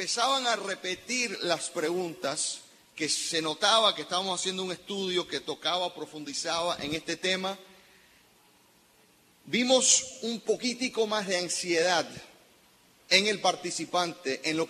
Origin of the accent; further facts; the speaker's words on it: Cuba; lo que nos encanta hablar como cubanos.